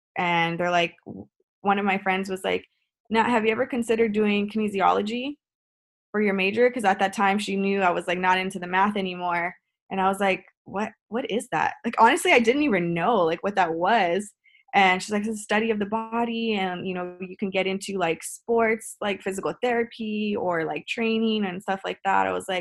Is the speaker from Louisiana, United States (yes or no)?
no; Whittier, California, United States; I am from Whittier, California. It's a small little town.